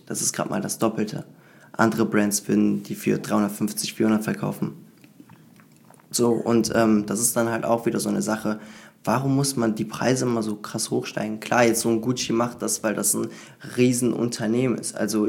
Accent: Italy; Ich bin Italiener, bin kein Fashion-Designer, der jetzt für Deutschland Mode kreiert.

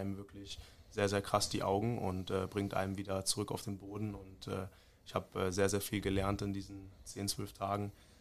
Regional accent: Germany; ich bin Deutscher, ich bin hier geboren, aufgewachsen, meine Mutti ist richtig deutsch, also ich bin deutsch, aber ich habe natürlich nigerianische Vorfahren. Mein Vater ist Nigerianer und demnach bin ich halb

